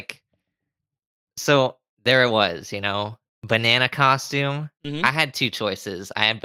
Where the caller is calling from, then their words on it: Sarasota, Florida, United States; Sarasota.